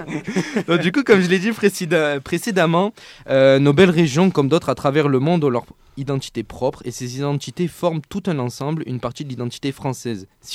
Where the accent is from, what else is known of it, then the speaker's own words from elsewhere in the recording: Provence-Alpes-Côte d'Azur, France; accent: Provençal; il n'en reste plus des masses des anciens qui parlent notre langue. Notre accent, je ne l'entends quasiment plus. Beaucoup d'entre nous ont parisianisé notre accent.